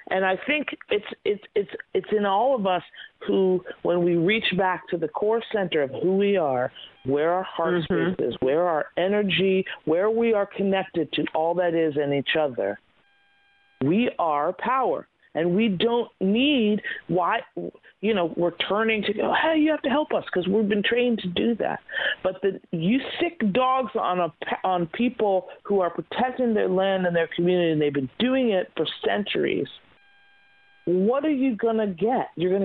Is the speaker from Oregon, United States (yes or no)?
no; Woodstock, New York, United States; So I have this Native blood. I was raised in Woodstock.